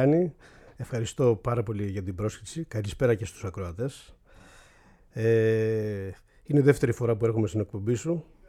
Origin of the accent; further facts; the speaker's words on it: Desfina, Central Greece, Greece; Άλλωστε, από τη Δεσφίνα, το χωριό μου